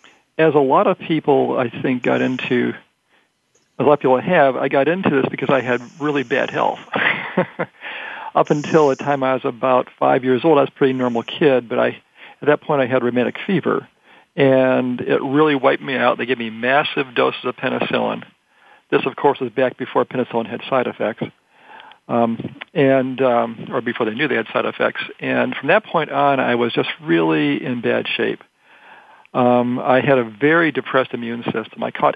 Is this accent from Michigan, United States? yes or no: yes; Detroit, Michigan, United States; I'm from Detroit originally, and there's a lot of doctors in Detroit